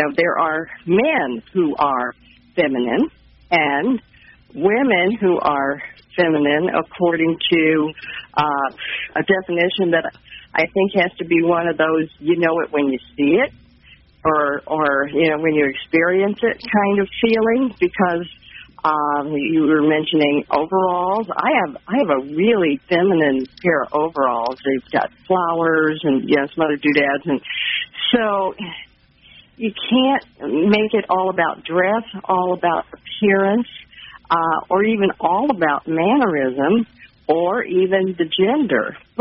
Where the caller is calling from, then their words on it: Kansas City, Missouri, United States; Hi, this is … I'm calling from South Kansas City.